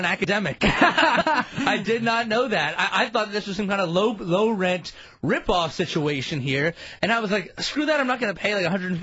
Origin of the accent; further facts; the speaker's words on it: New Jersey, United States; That's not true. I'm from New Jersey.